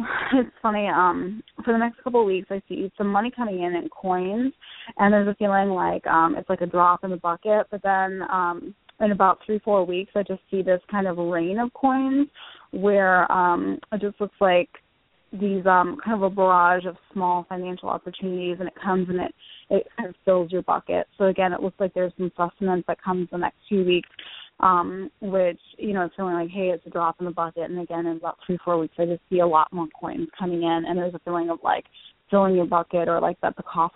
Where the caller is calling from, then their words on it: Illinois, United States; I'm calling from Illinois.